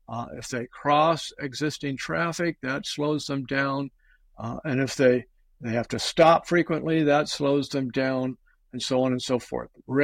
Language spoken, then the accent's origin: English; United States; I'm from the United States, and so I just talked about dollars per mile.